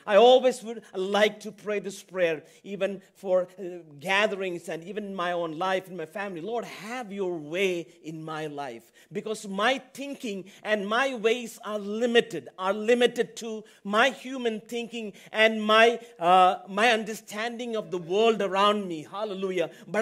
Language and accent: English; India; English is a second language; also born or lived in Middle East; now in United States; I was born in the Middle East, went back to India because I'm from India.